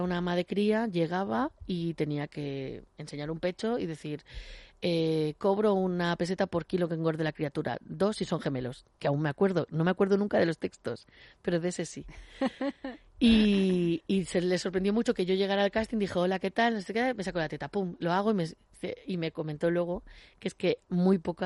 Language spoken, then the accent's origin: Spanish; Barcelona, Catalonia, Spain; porque yo soy de Barcelona, en ese caso